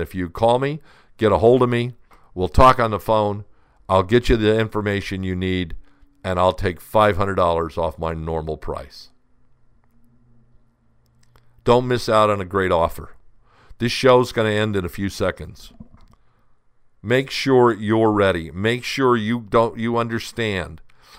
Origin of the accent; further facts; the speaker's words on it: Phoenix, Arizona, United States; when I was growing up in Phoenix, right behind where we lived was a rest home.